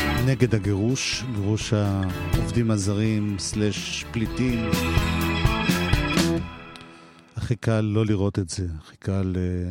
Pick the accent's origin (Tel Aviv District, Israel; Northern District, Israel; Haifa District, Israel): Tel Aviv District, Israel; Tel Aviv; אני במקרה תל אביבי ויוצא לי להסתובב לא מעט בדרום העיר.